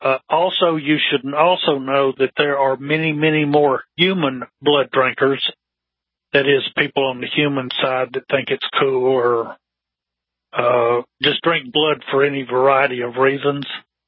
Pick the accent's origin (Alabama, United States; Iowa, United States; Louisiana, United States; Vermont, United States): Alabama, United States; also born or lived in Chicago; Well, I started in Chicago because I was born in Chicago, but my family moved to Alabama when I was in junior high school age.